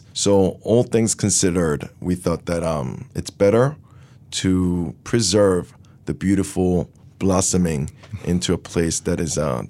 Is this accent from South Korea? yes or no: yes; Seoul, South Korea; moved away; also born or lived in Long Island, United States; Growing up in Seoul, before I moved, I also very much enjoyed Korean barbecue